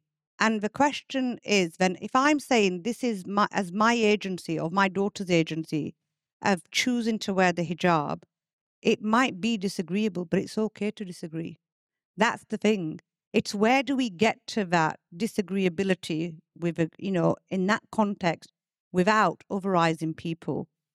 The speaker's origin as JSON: {"language": "English", "town": "Bradford", "region": "Yorkshire and the Humber", "country": "United Kingdom", "tie": "born or raised there", "said": "when I was raised in Bradford, right here in Bradford, I had a cultural understanding of Islam."}